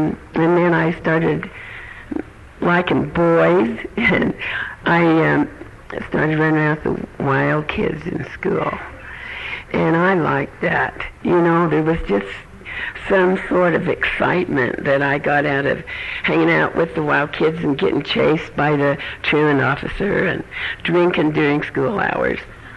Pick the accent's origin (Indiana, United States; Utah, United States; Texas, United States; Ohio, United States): Utah, United States; Ogden Canyon; I grew up in Utah, and I've always lived here.